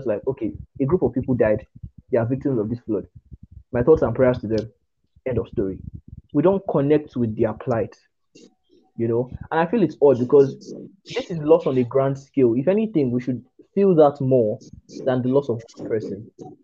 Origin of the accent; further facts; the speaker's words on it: Nigeria; as a Nigerian youth, as a Nigerian Gen Z, millennial, you must have had a brush in with the police force.